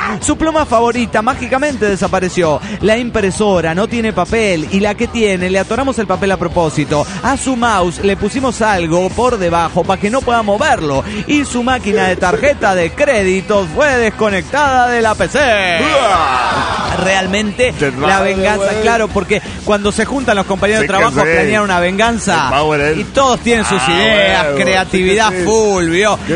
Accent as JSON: {"language": "Spanish", "town": "El Bolsón", "region": "Río Negro", "country": "Argentina", "said": "del Bolsón, Argentina."}